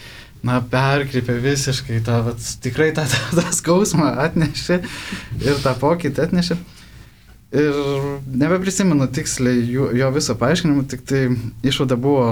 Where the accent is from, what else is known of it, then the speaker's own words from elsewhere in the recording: Vilnius, Vilnius County, Lithuania; mes vilniečiai, kurie žinot bažnyčias